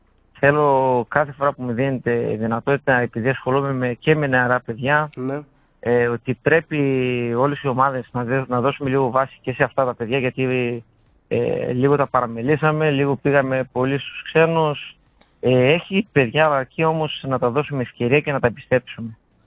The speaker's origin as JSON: {"language": "Greek", "town": "Kavala", "region": "Eastern Macedonia and Thrace", "country": "Greece", "said": "δεν είμαστε Χωριανοί, εγώ είμαι από Καβάλα."}